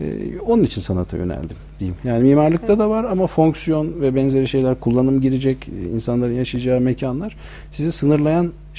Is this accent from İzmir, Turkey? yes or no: no; Ankara, Turkey; 1972 Ankara doğumluyum. Ortaokul, lise, ilkokul hepsi Ankara'da. Üniversite de Ankara'da.